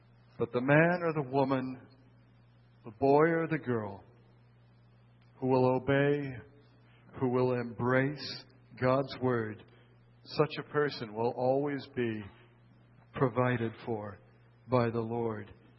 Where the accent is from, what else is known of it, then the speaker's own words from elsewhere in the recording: United States; when I grew up, I was born in America. Of course I'm a Christian.